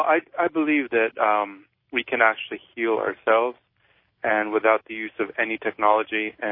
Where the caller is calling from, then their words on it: Daly City, California, United States; I'm calling from San Francisco.